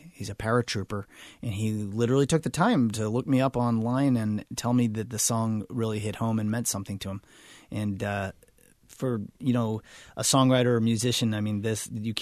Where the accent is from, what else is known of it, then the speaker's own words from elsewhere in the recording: Haverhill, Massachusetts, United States; I grew up in Haverhill, which is like the Gastonia of the North.